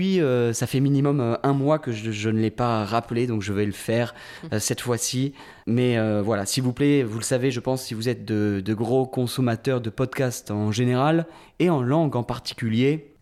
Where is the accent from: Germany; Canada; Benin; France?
France; puisque nous-mêmes, nous sommes Français, on observe en tout cas nos comportements.